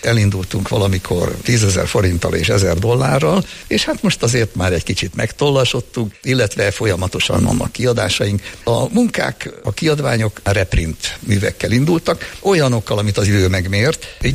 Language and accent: Hungarian; Törökbálint, Pest, Hungary; also born or lived in Várfalu; Török Bálinton és Várfaluban nőttem föl, de oda hazahajtottak június elején és szeptember 1-ig én ott voltam.